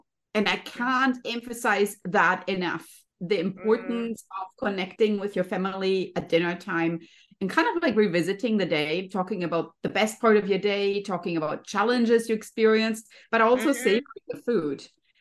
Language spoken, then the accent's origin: English; Germany; born there; English is a second language; Yeah, you might be able to tell by my beautiful name as well as my absolutely amazing accent that I am born in Germany. So I came here from Germany, lived a quite lovely life there.